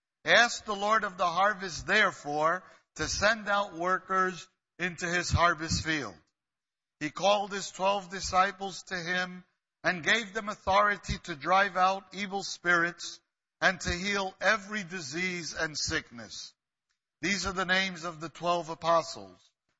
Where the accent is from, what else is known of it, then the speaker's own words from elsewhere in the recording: New York City, New York, United States; I'm originally from New York City. I am a first generation born in this country. My parents were from the island of Puerto Rico